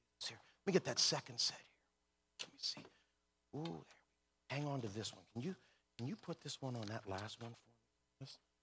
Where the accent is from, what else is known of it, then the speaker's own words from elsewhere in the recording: North Braddock, Pennsylvania, United States; and I grew up here in North Braddock, and all of the people that I knew, the way that you had social interaction was to get high and drunk.